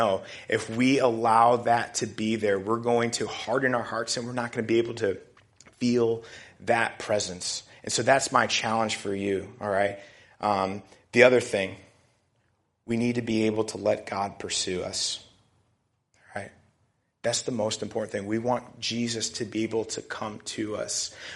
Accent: United States

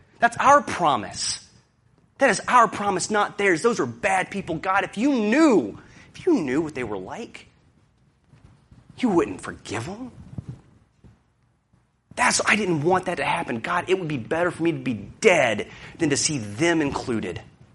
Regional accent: the South, United States; I'm from the South. We have a different phrase.

